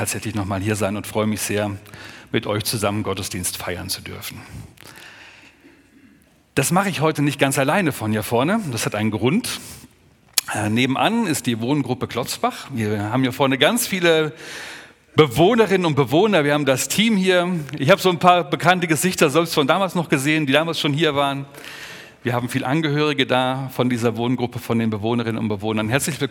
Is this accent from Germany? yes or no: yes; Neunkirchen, Germany; ich bin jetzt seit 25 Jahren nicht mehr in Neunkirchen, darf ich mich kurz vorstellen. … ich bin hier groß geworden in Neunkirchen